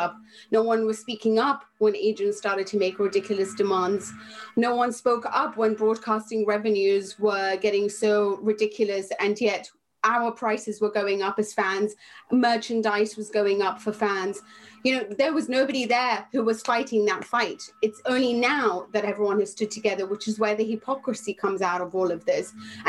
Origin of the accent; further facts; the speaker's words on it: London, United Kingdom; I grew up in London